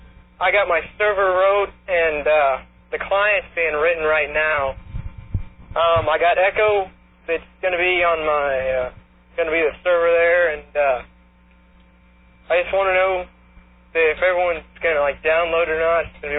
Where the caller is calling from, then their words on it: Indiana, United States; Brown County, Indiana.